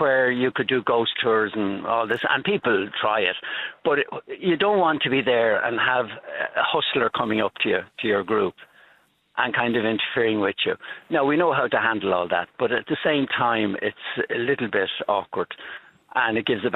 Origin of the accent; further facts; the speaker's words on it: Dublin, Leinster, Ireland; Bibsborough, only a mile outside the city centre.